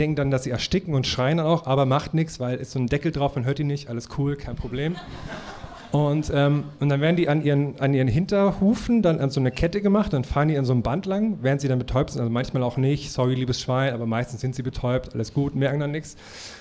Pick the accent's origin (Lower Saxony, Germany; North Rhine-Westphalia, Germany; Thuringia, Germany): Thuringia, Germany; außer in meiner Heimat in Thüringen, weil Thüringen ist ja das große Wurstzentrum Deutschlands.